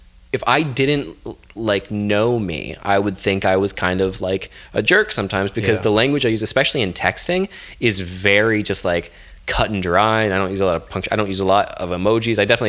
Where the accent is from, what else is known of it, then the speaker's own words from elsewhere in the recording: the South, United States; growing up in the South, politeness and like overt politeness and all that is like seen as definitely like a virtue